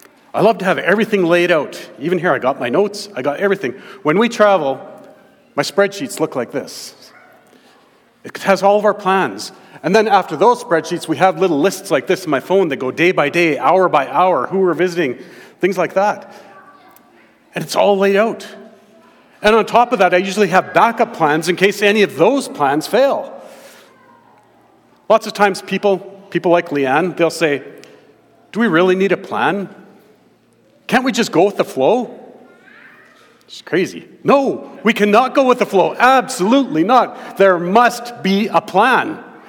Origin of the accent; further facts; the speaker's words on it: Brooks, Alberta, Canada; We're from Brooks originally. We're missionaries to Muslims.